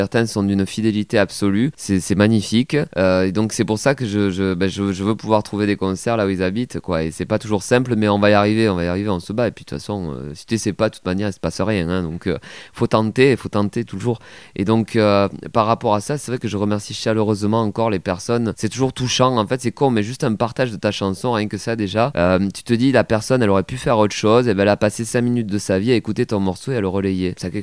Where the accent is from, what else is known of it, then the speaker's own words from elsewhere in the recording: Toulouse, Occitanie, France; now in Paris, France; mon léger accent. Je suis toulousain, originaire donc du sud-ouest et maintenant vivant à Paris. Pour les Toulousains, je suis devenu un Parisien. Pour les Parisiens, je suis un Toulousain, donc je suis local nulle part, moi, au fond.